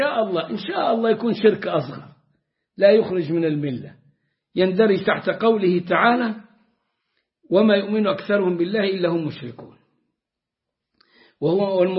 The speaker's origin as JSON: {"language": "Arabic", "region": "Upper Egypt", "country": "Egypt", "said": "فما كناش احنا بقيه البلاد في الصعيد نعرف العدوي"}